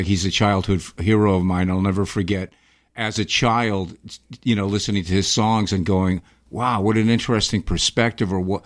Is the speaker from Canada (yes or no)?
yes; Holden, Alberta, Canada; accent: Canadian; also born or lived in Boston / New York; I via Boston and New York, so I lost my Canadian accent. But when I was growing up, we lived in a small town called Holden, Alberta.